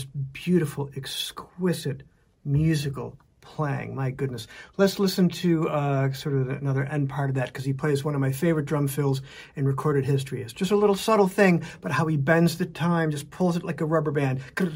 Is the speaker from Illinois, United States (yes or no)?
yes; Chicago, Illinois, United States; to me, growing up in Chicago, that sort of feel.